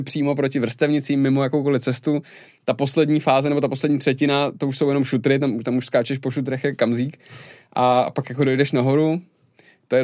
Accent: Liberec, Liberec Region, Czechia; protože jsem z Liberce, tak to bylo 8 cest na Ještěd.

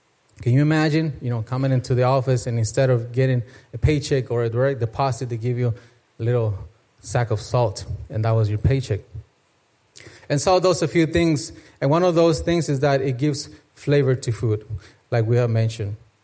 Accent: Mexico; I was born in Mexico and I spent most of my childhood with my grandparents, so they had a ranch

